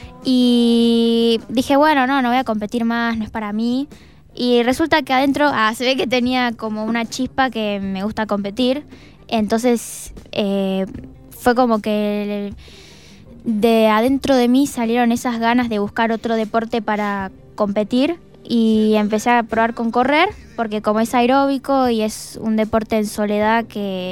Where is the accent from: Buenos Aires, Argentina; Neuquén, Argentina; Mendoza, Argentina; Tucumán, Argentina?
Neuquén, Argentina; San Martín de los Andes; Sí, yo soy nacida y criada acá.